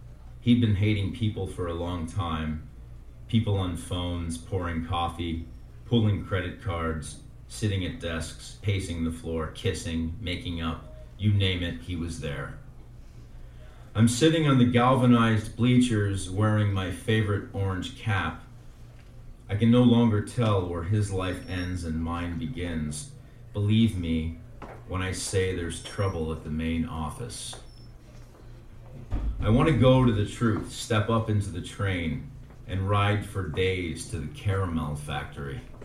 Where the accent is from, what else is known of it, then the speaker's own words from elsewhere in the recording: Montana, United States; I come from Montana. I am on extended sabbatical.